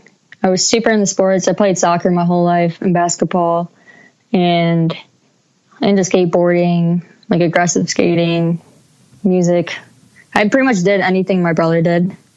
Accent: Detroit, Michigan, United States; I actually live like 20 minutes north, so I can't really like call myself a Detroiter

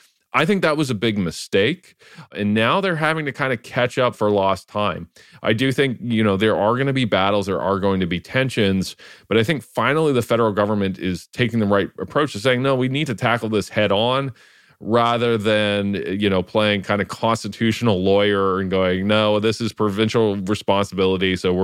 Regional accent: London, Ontario, Canada; my hometown of London, Ontario, there's a naval reserve base like right downtown, right on the forks of the Thames.

